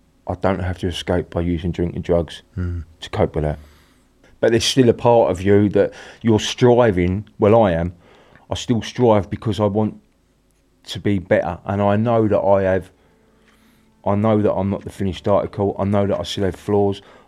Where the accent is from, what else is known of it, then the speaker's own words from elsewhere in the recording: Barking, London, United Kingdom; Yeah, I'm from Barking originally.